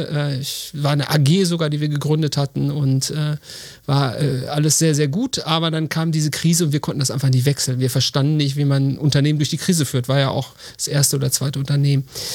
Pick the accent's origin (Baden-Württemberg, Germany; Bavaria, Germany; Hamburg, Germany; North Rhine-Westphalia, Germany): North Rhine-Westphalia, Germany; weil ich komme aus der Nähe von Wuppertal, aus einem kleinen Ort.